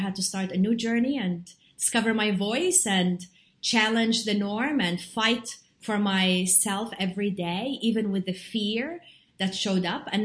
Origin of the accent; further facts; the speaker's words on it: Jordan; I'm originally from Jordan, and I was playing with my grandmother in her kitchen.